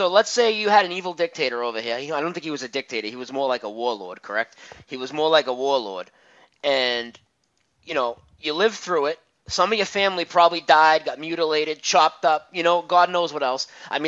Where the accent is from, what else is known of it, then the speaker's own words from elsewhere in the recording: United States; a lot of us Americans, and I'm an American, okay